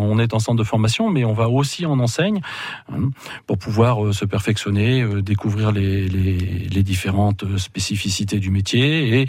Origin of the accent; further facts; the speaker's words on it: Limoges, Nouvelle-Aquitaine, France; Pour tout vous dire, je viens de Limoges